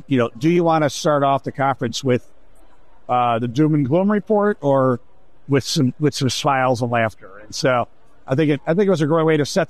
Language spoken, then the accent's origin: English; Rochester, United States; But I moved back to my hometown of Rochester, started a company, family, kids